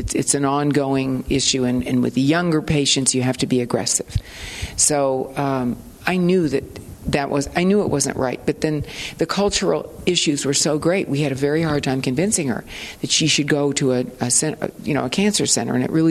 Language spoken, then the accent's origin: English; Peoria, Illinois, United States; And I think what was important about growing up in Peoria, and it's not that way anymore, by the way